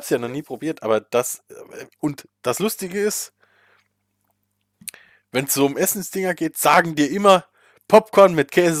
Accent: Saarland, Germany; wir kommen beide aus dem Saarland und hier wird ja durchaus auch mal gerne gegrillt.

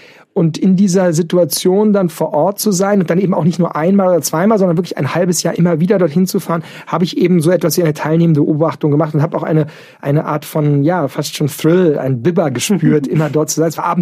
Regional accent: Brandenburg, Germany; also born or lived in West Berlin; Ich bin dort aufgewachsen in der Nähe von Prenzlau, deswegen heißt das Buch auch In der Nähe. Ich habe da sehr viel Zeit verbracht und auch während der Schulzeit, ich bin in West-Berlin dann zur Schule gegangen, aber war immer auch am Wochenende in allen Ferien dort oben.

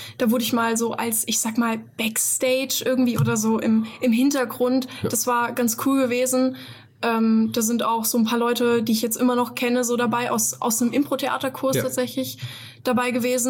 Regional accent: Fulda, Hesse, Germany; Ja, ich komme aus Fulda, bin hier geboren, auch im Herz-Jesu-Krankenhaus, tatsächlich. Ich komme auch aus Fulda.

